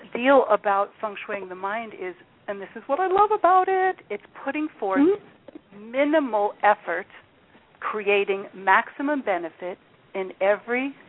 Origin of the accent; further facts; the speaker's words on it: New York, United States; born there; now in California, United States; I was born in New York. I've got the whole, now I'm in California, but I had for years, I was, especially in my youth, very much conditioned by that New York-like push